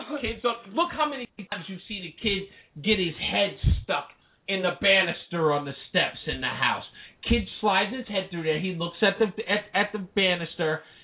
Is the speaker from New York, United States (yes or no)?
no; Iowa, United States; But I said, no, I'm from Iowa. We don't get down like that.